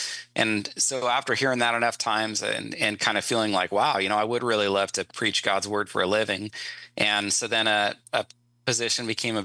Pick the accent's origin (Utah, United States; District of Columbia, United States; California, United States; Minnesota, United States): California, United States; Rhett, Katie and I grew up together in Northern California.